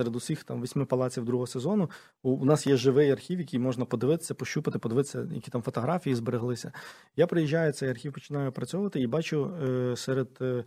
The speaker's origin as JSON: {"language": "Ukrainian", "region": "Zhytomyr Oblast", "country": "Ukraine", "said": "Враховуючи, що я сам з Житомирської області"}